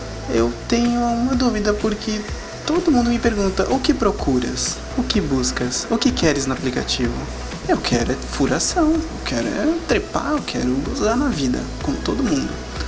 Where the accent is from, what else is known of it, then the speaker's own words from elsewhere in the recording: Blumenau, Santa Catarina, Brazil; Esqueci de avisar, eu sou de Blumenau, tá?